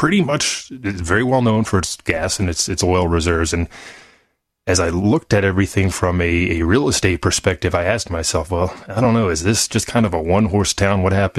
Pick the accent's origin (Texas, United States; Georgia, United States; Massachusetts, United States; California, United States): Texas, United States; I'm from the Dallas-Fort Worth area, if you're new to the show.